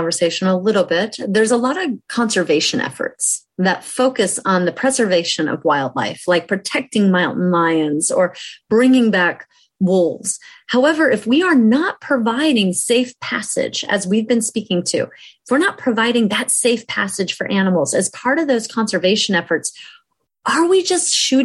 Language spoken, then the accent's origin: English; Utah, United States; And I grew up in Utah, actually.